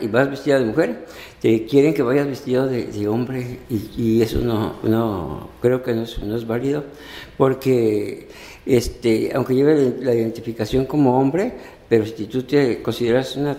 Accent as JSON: {"language": "Spanish", "country": "Mexico", "moved": "yes", "lives_now": "San Francisco, United States", "said": "De México."}